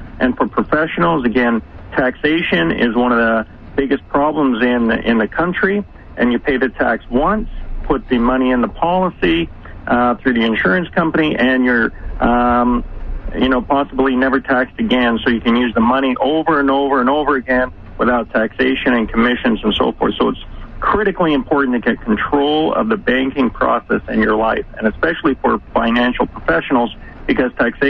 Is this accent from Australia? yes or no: no; Canada; moved away; I'm Canadian as well, but then moved to the United States